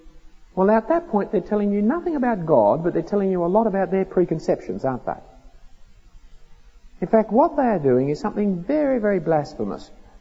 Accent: Australia; But just because I am an Australian doesn't mean that I wear a hat with corks dangling around the edges.

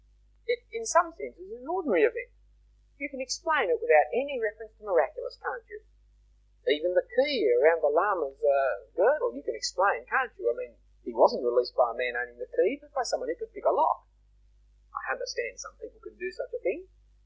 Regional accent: Australia; accent: broad Australian; will apologise my broad Australian accent

